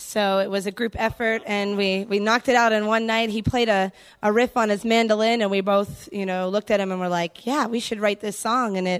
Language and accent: English; Erie, Pennsylvania, United States; Born and raised in Erie, and then Western PA for the rest of my life